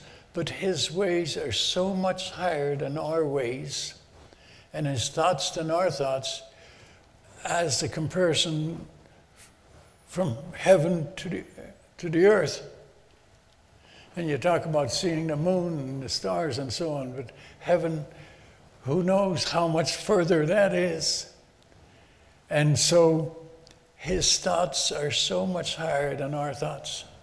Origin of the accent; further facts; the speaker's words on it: Netherlands; now in Chilhowee, United States; I was born in Holland and lived through the Second World War. I was 4 years old when the war started, when the Germans took over Holland.